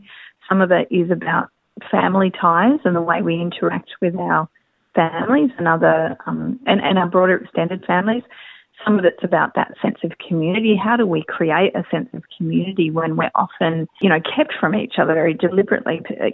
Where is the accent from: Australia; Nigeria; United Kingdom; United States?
Australia; Perth, Western Australia; I grew up in the Bronx of Perth in a place called the KGB, which a lot of black fellas from over here will know. It's Kandula Balgagirwin state housing, you know, and I grew up in that place